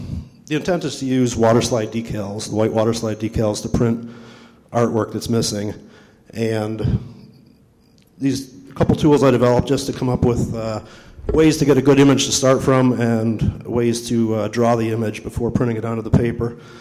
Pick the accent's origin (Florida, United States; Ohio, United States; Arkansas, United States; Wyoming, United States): Ohio, United States; Cleveland; Like Rob said … I'm from Cleveland, Ohio.